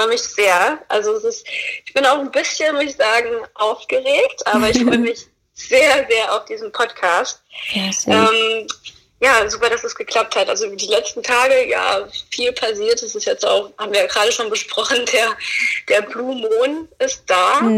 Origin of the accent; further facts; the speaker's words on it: Fulda, Hesse, Germany; moved away as an adult; now in Berlin, Germany; ich komme aus Fulda. Ich bin mit 19 Jahren bin ich nach Berlin gezogen.